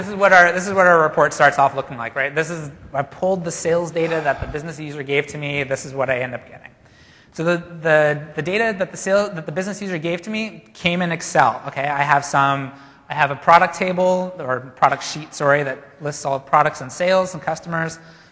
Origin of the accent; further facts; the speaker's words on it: Canada; again, in my defense, I am Canadian. I don't know much about the U.S. states or whatever.